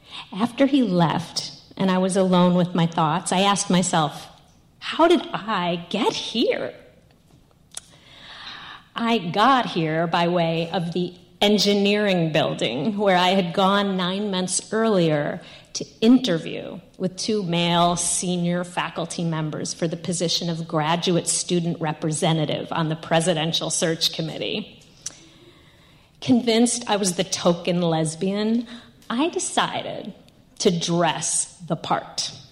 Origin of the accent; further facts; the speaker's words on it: New York, United States; He's from Indiana, I'm from New York. He's Catholic, I'm Jewish. His people come from the hills of Tennessee. I'm a first-generation daughter of immigrants.